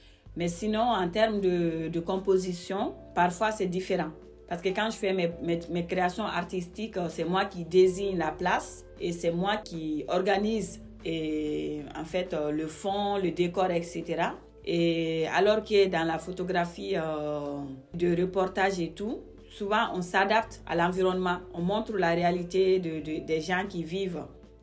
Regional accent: Mali; moi je viens d'un pays qui est très très riche de valeurs et très diversifié culturellement, qui m'a nourri en tant que Malienne.

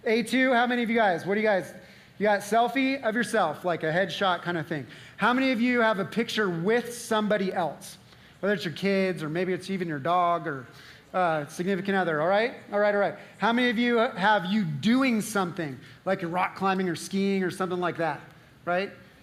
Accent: Utah, United States; I'm wearing my Utah hat because I want you to know that I'm from Utah, even though I'm in Arizona at the moment.

